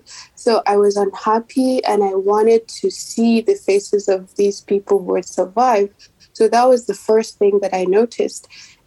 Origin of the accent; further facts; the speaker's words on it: Maiduguri, Borno, Nigeria; photographer in Maiduguri in northeast Nigeria. And my work mainly focuses on the aftermath of conflicts. My hometown has been affected by the Boko Haram conflict since 2009.